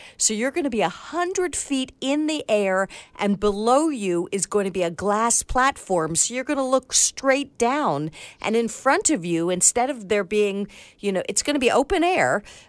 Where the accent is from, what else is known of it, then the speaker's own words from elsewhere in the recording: New York City, New York, United States; I write a book … Easy Guide to New York City. So I'm always getting to travel in my hometown.